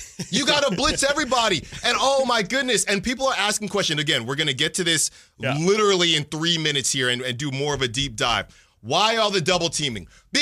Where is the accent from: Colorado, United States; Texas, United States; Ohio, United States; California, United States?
California, United States; Concord; from the Bay. You know what I mean? But I grew up in Concord. Concord does get hot. Not Oakland, not Alameda, but Concord gets hot.